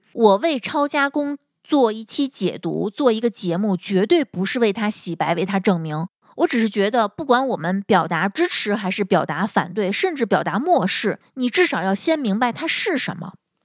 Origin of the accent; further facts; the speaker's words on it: China; 所以我们中国人 get 不到这个分类也很合理。